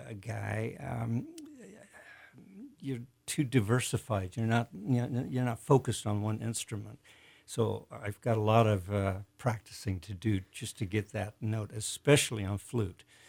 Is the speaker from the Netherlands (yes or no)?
yes; Netherlands; English is a second language; now in United States; I was born and raised in Holland